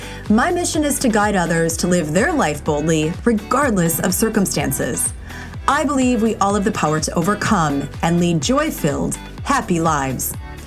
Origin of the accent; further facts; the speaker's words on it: Black Earth, Wisconsin, United States; So Darcy is living currently in Madison, Wisconsin, which as you all know is near my hometown of Black Earth.